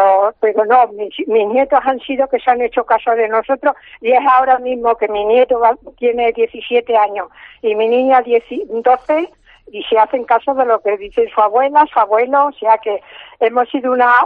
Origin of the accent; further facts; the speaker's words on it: Trujillo, Extremadura, Spain; tengo 76 años, soy de Trujillo y mis padres pues han sido labradores